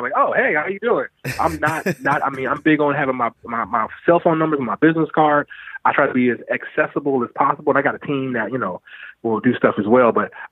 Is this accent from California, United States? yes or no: yes; San Bernardino, California, United States; I'm from San Bernardino, California, right? And a lot of people don't know where that is. For those that's listening, it's east of Los Angeles.